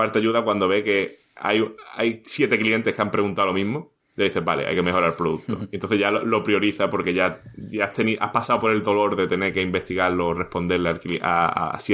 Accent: Spain; ahora somos cuatro españoles en la empresa.

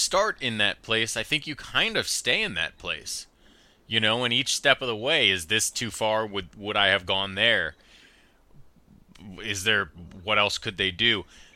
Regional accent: Chicago, Illinois, United States; We're seamlessly moving from Brittany Runs a Marathon to your trip to my hometown to see music.

